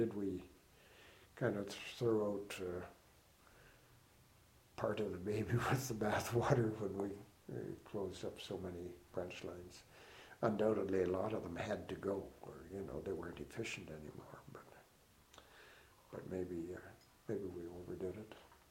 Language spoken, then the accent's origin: English; Miami, Manitoba, Canada; a thing showing the cost of shipping grain from my hometown of Miami, Manitoba